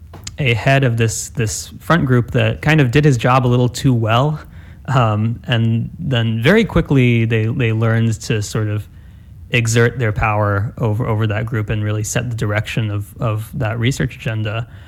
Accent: Indiana, United States; the county that I grew up in Indiana, a rural county, actually has a ban on utility scale wind farms.

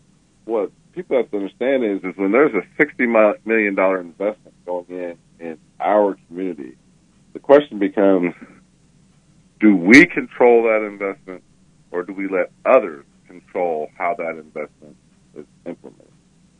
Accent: Champaign, Illinois, United States; I grew up in Champaign, Illinois, and I had a unique experience growing up here because I grew up in South Champaign

